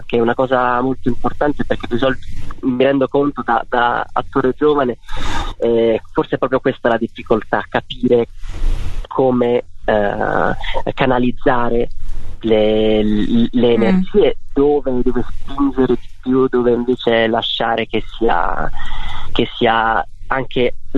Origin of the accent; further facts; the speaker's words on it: Apulia, Italy; No, non siamo parenti, però siamo pugliesi entrambi e c'è anche una vaga somiglianza.